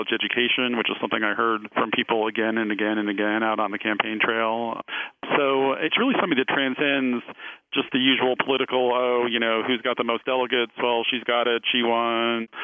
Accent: Philadelphia, Pennsylvania, United States; I spent the whole week in Cleveland, and now I'm here in my hometown, Philadelphia. And we've had far many protesters here in Philadelphia.

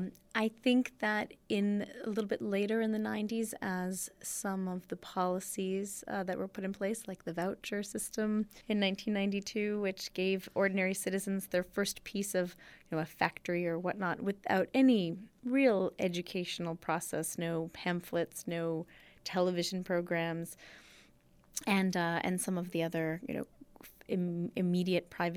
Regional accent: United States; But I should say that for me, as an American who has spent quite a lot of time there, I haven't felt any direct anti-American sentiment expressed towards me.

